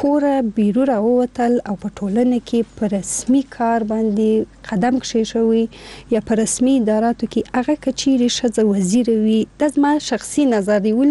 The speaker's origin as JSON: {"language": "Pashto", "country": "Afghanistan", "said": "زه افغان یم او موږ ټول یو افغان یم"}